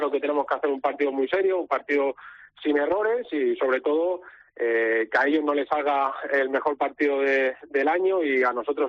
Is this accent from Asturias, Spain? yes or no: no; Catalonia, Spain; como bien dices, yo soy catalán